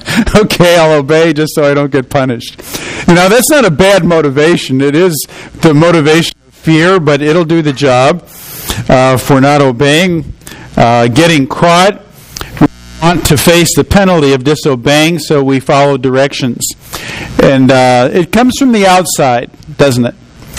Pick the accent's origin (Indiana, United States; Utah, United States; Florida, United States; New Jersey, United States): New Jersey, United States; I grew up in New Jersey, and periodically we would go down to the shore on the New Jersey coast